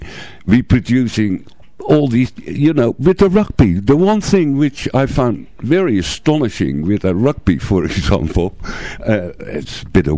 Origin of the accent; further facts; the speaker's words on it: Netherlands; English is a second language; and I'm coming from Holland. You know, I'm born in Holland.